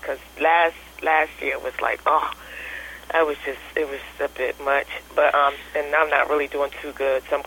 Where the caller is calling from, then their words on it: North Carolina, United States; from North Carolina.